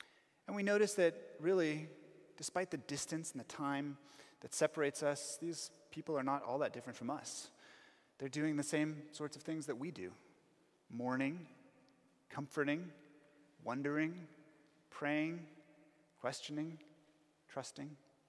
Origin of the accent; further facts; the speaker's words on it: United States; now in South Africa; and that was 15 years ago here in Johannesburg. I went with some South African friends, and to me, as an American and not knowing anything about cricket